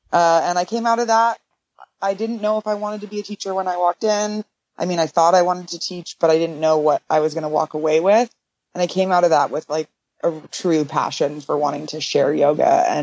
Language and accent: English; India; Well, because I grew up in India, I was always exposed to yoga.